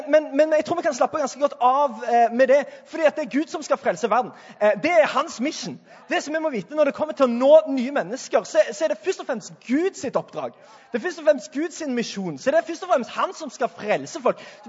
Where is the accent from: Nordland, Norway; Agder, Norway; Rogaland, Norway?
Rogaland, Norway; Sandnes; Jeg er fra Sandnes. Er det noen andre fra Sandnes?